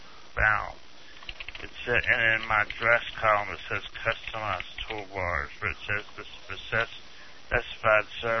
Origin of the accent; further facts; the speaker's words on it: Baton Rouge, Louisiana, United States; Like, in my hometown of Baton Rouge, they have a lot of competition. Like, that's a highly educated city, you know?